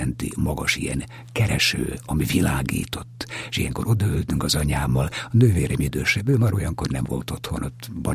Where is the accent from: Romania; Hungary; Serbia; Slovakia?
Slovakia; Vrakuňa, Bratislava Region; Pozsony mellett, a Kisduna partján, Pozsony Vereknye községben nőttem fel